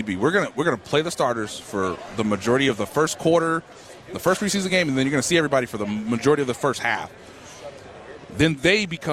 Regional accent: Kansas City, Missouri, United States; I mean, we are from the Show Me State. You know, yeah. I'm from Kansas City.

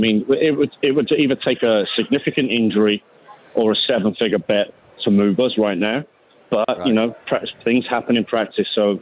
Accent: Birmingham, West Midlands, United Kingdom; now in Las Vegas, United States; Birmingham, England.

